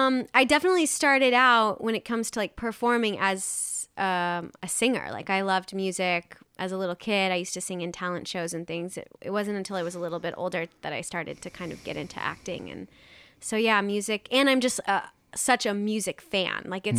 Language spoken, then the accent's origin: English; Nebraska, United States; now in New York City, United States; when I moved to New York City from Nebraska